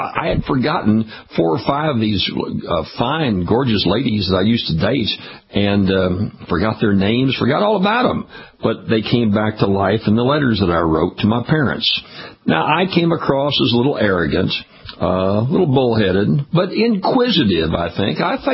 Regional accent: St. Louis, Missouri, United States; also born or lived in Kansas City, Missouri; I was born in Kansas City, Missouri, went to high school in St. Louis, Missouri, ran track meets up at the University of Missouri, almost went to the University of Missouri.

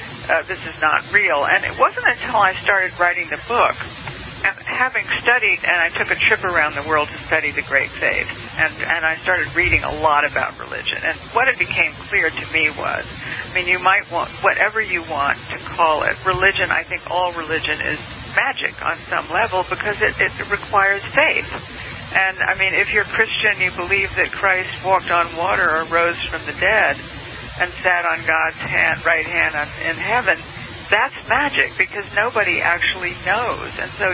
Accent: Savannah, Georgia, United States; I'm from Savannah, Georgia. And my family, I used to spend summers and vacations in Statesboro, Georgia, right outside of Savannah.

